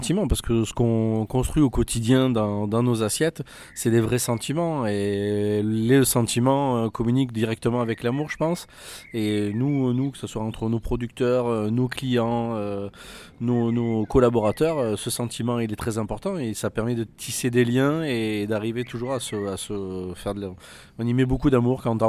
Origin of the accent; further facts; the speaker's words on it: Vergèze, Occitanie, France; also born or lived in Nîmes; Donc je suis né à Nîmes, j'ai vécu dans ce village qui s'appelle La Vergèse, à côté dans le Gard.